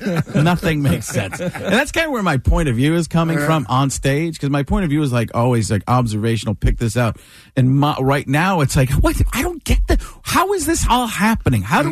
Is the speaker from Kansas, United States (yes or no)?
no; Chicago, Illinois, United States; born there; I was born in Chicago area.